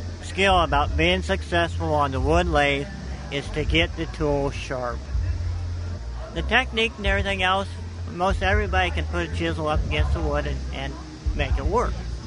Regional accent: Rose Hill, Iowa, United States; I'm from Rose Hill, Iowa.

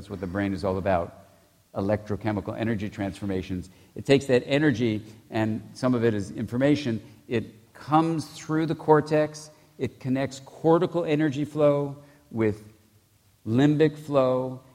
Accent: California, United States; I can say that because I am from California.

